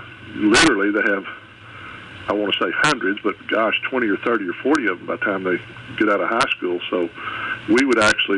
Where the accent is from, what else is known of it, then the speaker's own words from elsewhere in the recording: Odessa, Texas, United States; also born or lived in McCamey, Texas; I was born and raised in Odessa, Texas.